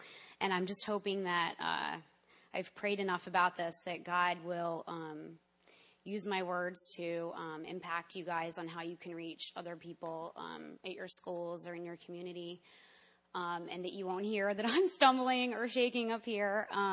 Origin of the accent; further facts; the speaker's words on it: Oakton, Virginia, United States; I grew up in Oakton. I went to Oakton High School. So I went to Navy Elementary, which is off West Ox.